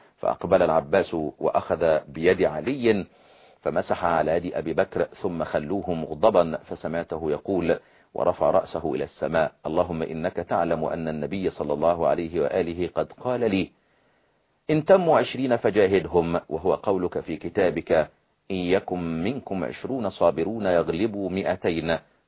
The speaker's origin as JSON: {"language": "Arabic", "country": "Egypt", "said": "زي ما بنقول عندنا في مصر، يعني مش محبوكة مكشوفة"}